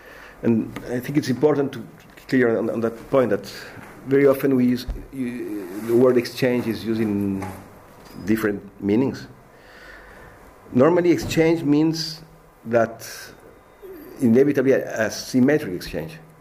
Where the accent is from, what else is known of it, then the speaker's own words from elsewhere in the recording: Paris, Île-de-France, France; English is a second language; I come from France, from Paris.